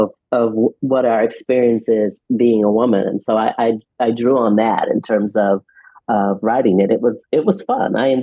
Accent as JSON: {"language": "English", "region": "Midwest", "country": "United States", "said": "So I'm a Midwesterner, and Midwesterners can pick out Midwesterners."}